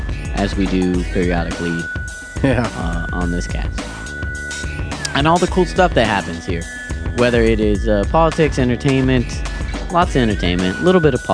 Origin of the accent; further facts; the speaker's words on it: Kingsburg, California, United States; and growing up in Kingsburg area